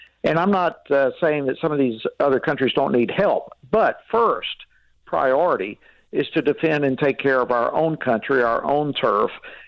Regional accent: Georgia, United States; Well, I'm from Georgia, and I knew that what they were saying was not accurate.

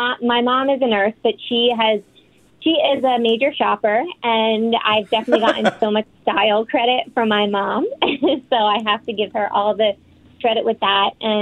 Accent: Pennsylvania, United States; So I'm actually from Philadelphia area. I grew up in a town called Bucks County.

